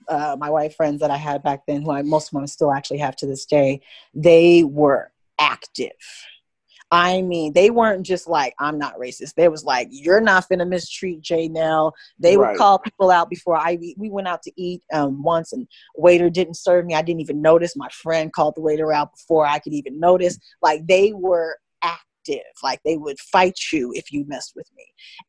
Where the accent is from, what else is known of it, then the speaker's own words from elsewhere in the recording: Utah, United States; I am from Utah. So being from Utah, I obviously was raised around a whole lot of white folks